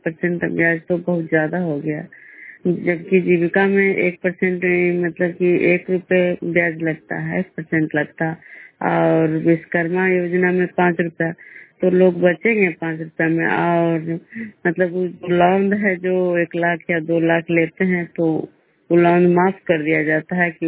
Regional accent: Vishnupur, Bihar, India; मैं विष्णुपुर ग्राम खजरा पंचायत नालंदा जिला नगरनसा प्रखंड के निवासी हूँ।

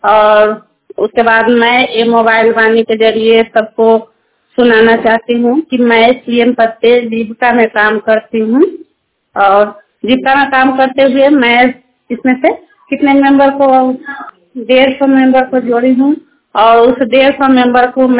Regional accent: Bihar, India; मैं राजा पाकर पंचायत कटनी के निवासी हूँ।

